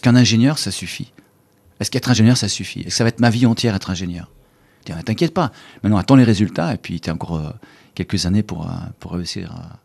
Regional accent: Lausanne, Vaud, Switzerland; bon, je suis de Lausanne, je vais à Genève

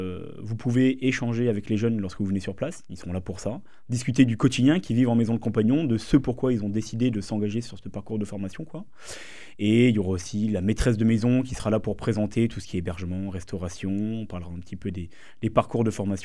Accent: Dijon, Bourgogne-Franche-Comté, France; Je suis originaire de Dijon, en Bourgogne. J'ai fait mon apprentissage là-bas.

